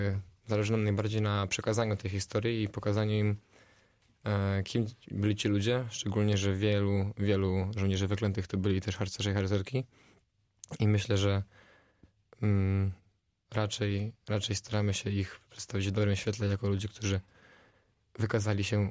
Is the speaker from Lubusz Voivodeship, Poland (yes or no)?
yes; Zielona Góra, Lubusz Voivodeship, Poland; dzięki temu my z Zielonej Góry mieliśmy okazję w takim biegu brać udział.